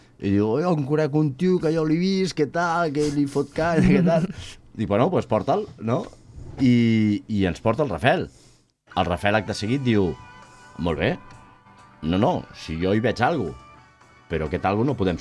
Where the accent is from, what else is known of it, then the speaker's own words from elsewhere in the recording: Sant Cugat del Vallès, Catalonia, Spain; I sóc de Sant Cugat.